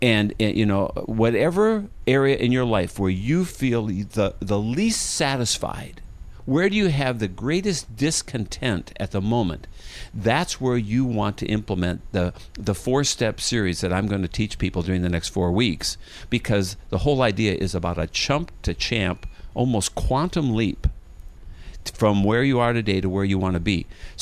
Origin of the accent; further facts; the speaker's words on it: Minneapolis, Minnesota, United States; I grew up in Minneapolis, Minnesota, fell in love with water skiing at age 21